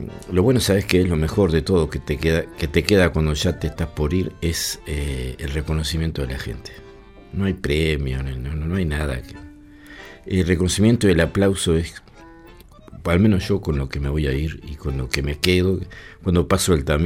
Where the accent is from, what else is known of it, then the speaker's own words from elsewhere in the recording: 25 de Mayo, Florida, Uruguay; Y te estoy hablando de mi pueblo, donde yo nací, Isla Mala, 25 de mayo.